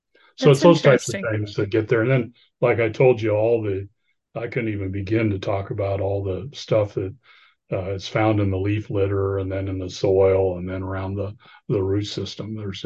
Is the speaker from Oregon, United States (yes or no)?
yes; Oregon, United States; Well, I was raised in Eastern Oregon, in a small town in Eastern Oregon. We didn't have oaks there.